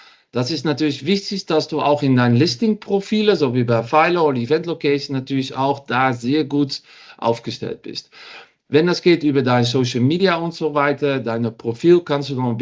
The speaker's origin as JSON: {"language": "German", "country": "Netherlands", "second_language": "German", "lives_now": "Düsseldorf, Germany", "said": "Ich komme aus Holland ursprünglich, hört man vielleicht auch ein bisschen. Und bin seit 7 Jahren wohne ich in Düsseldorf."}